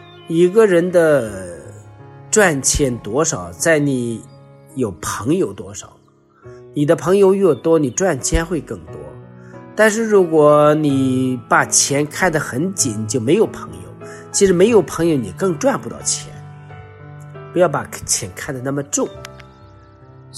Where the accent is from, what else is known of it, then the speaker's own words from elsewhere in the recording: China; 我们中国人呢，我们中国的基督徒对奉献是不太够的。